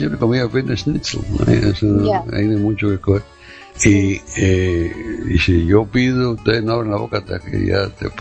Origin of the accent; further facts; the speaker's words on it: Cuba; Nosotros somos así, el cubano es amistoso, es abierto, ¿verdad?